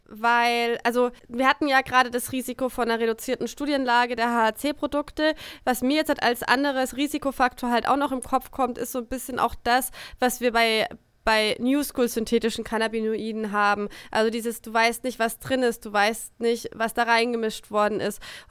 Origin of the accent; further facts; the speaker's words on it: Frankfurt, Hesse, Germany; Ich bin Frankfurterin